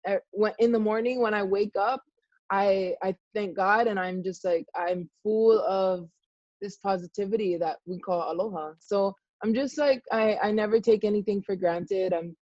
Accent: Kahalu'u, Hawaii, United States; I'm from one of the smallest towns on Oahu. My hometown is called Kahalu'u. It's right in between Kaneohe and then on your way out to the North Shore.

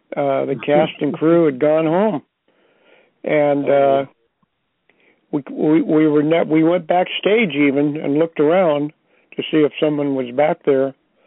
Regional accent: California, United States; I grew up in Napa Valley, and when I was 10 years old, my father told me, I'm going to teach you the hardwood floor business.

